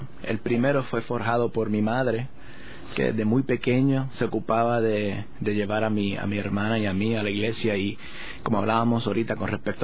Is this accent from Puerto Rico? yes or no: yes; Puerto Rico; moved away as an adult; now in United States; cuando yo llegué aquí de Puerto Rico. Llegué aquí a los Estados Unidos, y yo llegué aquí aproximadamente hace unos 8 años atrás